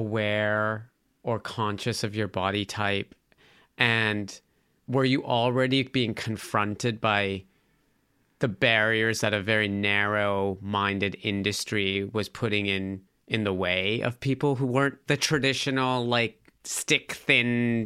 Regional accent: Calgary, Alberta, Canada; because I grew up in Calgary, Alberta, Canada. So like near farms

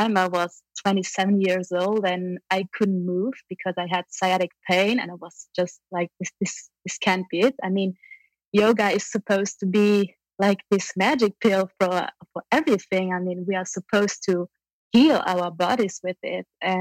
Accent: Luxembourg; from Luxembourg.

